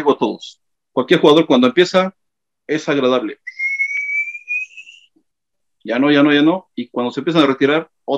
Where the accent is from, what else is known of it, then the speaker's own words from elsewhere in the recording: Azcapotzalco, Mexico City, Mexico; born there; Yo nací aquí en Azcapotzalco, en la colonia petrolera. … porque nací en la calle Cerro Azul 199, en la petrolera.